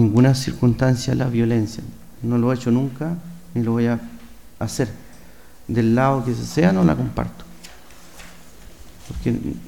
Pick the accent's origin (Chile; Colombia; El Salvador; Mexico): Chile; tengamos la capacidad como chilenos de decir basta de tantas cosas